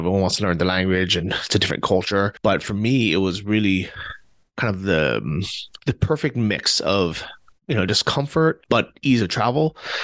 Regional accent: California, United States; moved away; I started to appreciate the snow, which is something that I never thought I would growing up in California.

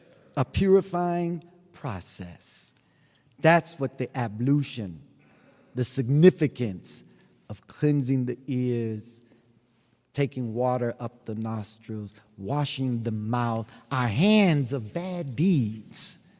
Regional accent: United States; But, you know, we just growing up in America, you know.

